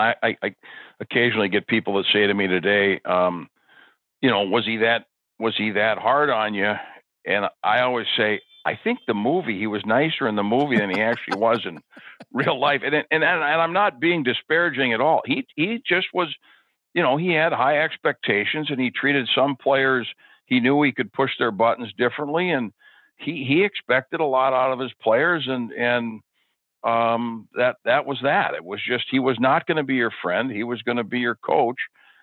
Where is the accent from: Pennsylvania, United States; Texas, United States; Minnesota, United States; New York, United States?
Minnesota, United States; And, you know, I'm from Northern Minnesota, and I certainly followed the Gophers